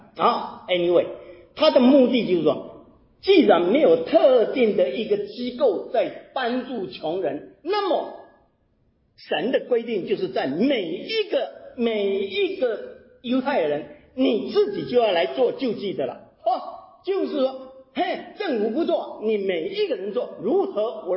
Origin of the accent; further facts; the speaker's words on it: Taiwan; 我是在台湾长大的，台湾我成长的过程当中有记得有一本杂志叫做十岁，那时候我在台湾还没信主